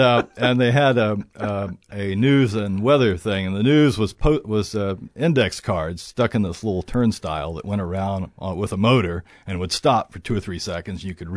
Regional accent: Charlottesville, Virginia, United States; also born or lived in Albemarle County; Well, I'm from Charlottesville. I was born in Charlottesville, and in 1959, we moved out to Albemarle County, and of course, I went to Albemarle High School.

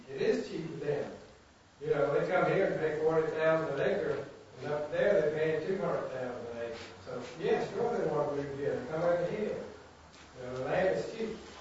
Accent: United States; I'm from Whitehall area in the county.

